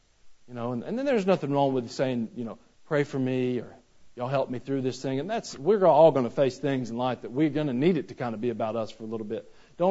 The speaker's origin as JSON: {"language": "English", "region": "Georgia", "country": "United States", "tie": "born or raised there", "said": "I grew up near Atlanta, Georgia, and TBS was very popular there."}